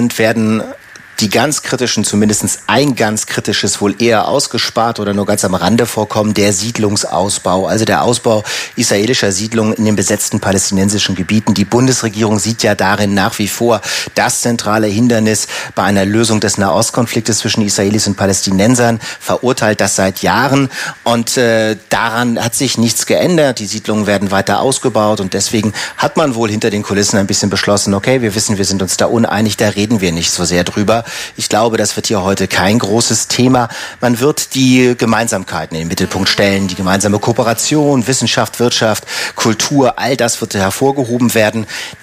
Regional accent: Munich, Bavaria, Germany; wo kommst du denn her? Sag ich, aus München.

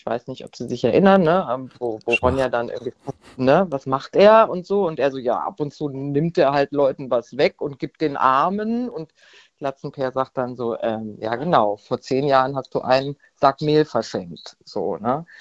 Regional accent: Hesse, Germany; ich bin doch also kein Stadtmensch, aber ich bin jetzt auch nicht im Wald groß geworden, in der Nähe von Frankfurt

